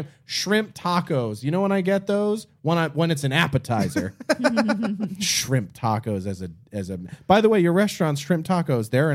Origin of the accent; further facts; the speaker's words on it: Philadelphia, Pennsylvania, United States; Because I'm from Philadelphia and you can assume that I've been to Geno's in Philadelphia.